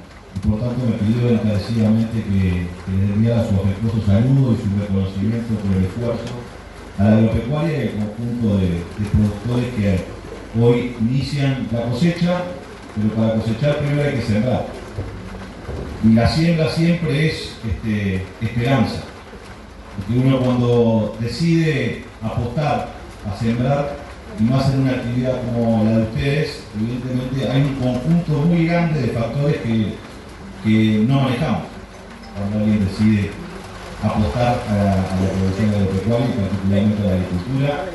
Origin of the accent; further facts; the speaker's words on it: Montevideo, Uruguay; yo soy montevideano